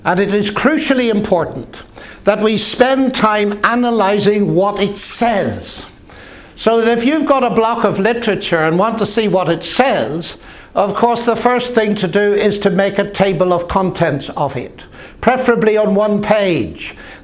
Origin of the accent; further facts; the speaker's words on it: Ireland; I'm going to sound a little bit dogmatic, not simply because I'm Irish